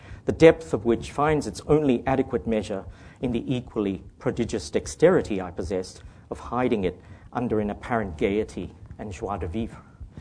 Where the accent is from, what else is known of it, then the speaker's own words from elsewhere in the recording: Australia; So while I see myself as an Australian novelist with a small